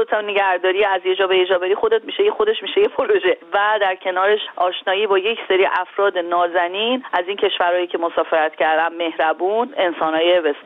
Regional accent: Iran; خود ما که ایرانی هستیم

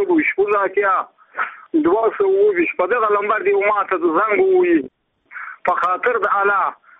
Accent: Badghis, Afghanistan; زه په خپل د بادغیس ولایت یم

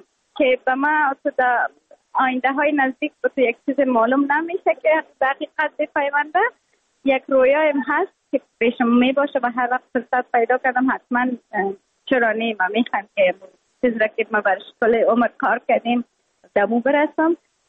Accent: Afghanistan; moved away; یکانه چیزی که من از افغانستانم رای خود واده کده بودم، برآمده بودم

